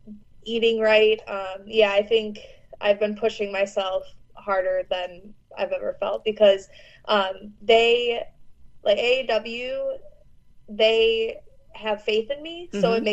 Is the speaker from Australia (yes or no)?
no; Chicago, Illinois, United States; pretty much, because I grew up in Chicago.